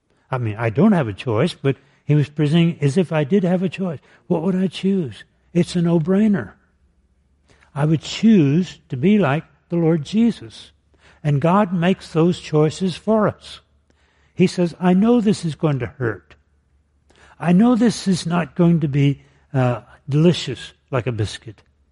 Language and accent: English; Tyler, Texas, United States; When I was a boy growing up in Tyler, Texas, in East Texas, my mother made biscuits just as mindlessly as you would make coffee.